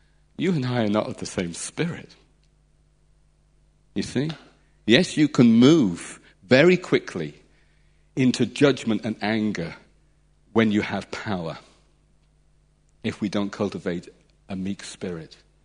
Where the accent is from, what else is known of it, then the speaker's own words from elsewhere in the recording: England, United Kingdom; I'll stand out like a sore thumb because I'm English, British-speaking person.